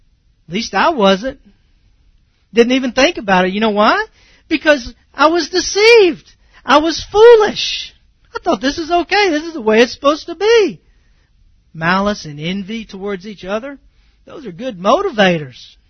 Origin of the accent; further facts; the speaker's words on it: Texas, United States; I mean, I grew up in East Texas. I was not churched, and I'm thankful for that.